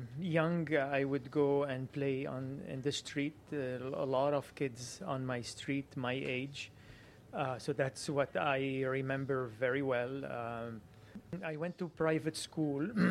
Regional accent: Beirut, Beirut Governorate, Lebanon; now in Canada; So, I was born in Beirut, which is the capital of Lebanon.

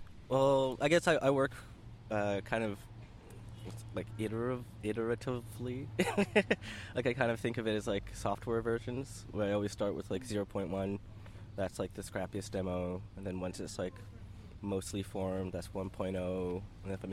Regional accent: Calgary, Alberta, Canada; I grew up in Calgary

